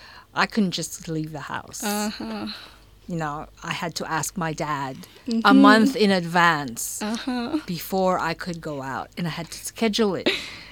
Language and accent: English; Philippines; Growing up in the Philippines